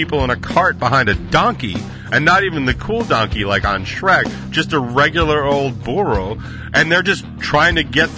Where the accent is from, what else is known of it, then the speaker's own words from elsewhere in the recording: United States; I am a proud American. I am a proud patriot. I believe in this country.